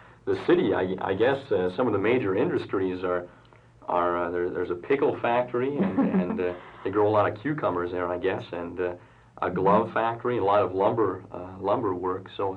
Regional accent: Eldora, Iowa, United States; My ordination is going to be in my hometown in Iowa, in Eldora, Iowa

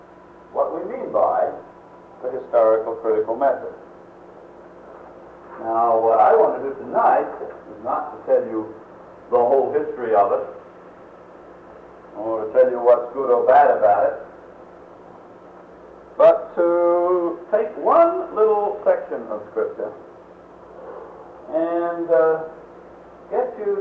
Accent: Australia; moved away; Born and bred in Australia, which is good for me.

